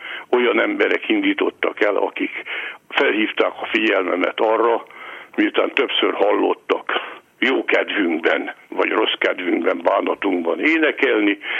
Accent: Baranya, Hungary; mitán én falusi gyerek vagyok, bár hát ma már azt mondják, ugye, hogy az a helyiség, ahol én születtem Baranyos helyében, az ma már város, akkor még község volt, úgy mondhatnám, hogy az Ormánság fővárosa, de hát végig csak egy nagy község volt. Én ott születtem

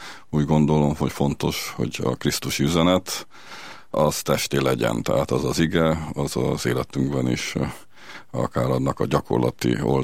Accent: Târgu Mureș, Mureș County, Romania; Tehát mi Erdélyben, és ahonnan származom, illetve ahol élek, Marosvásárhelyen, ökumenikus szellem uralkodik

